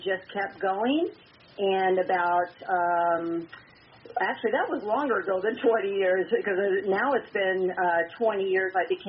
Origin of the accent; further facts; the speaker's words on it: Palo Alto, California, United States; when I grew up in Palo Alto in the 60s, we did keep a rabbit outdoors